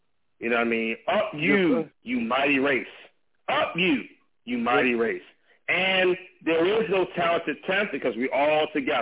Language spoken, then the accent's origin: English; Compton, California, United States; I'm from Kemp Avenue, off of Rosecrans. I'm from Compton, California.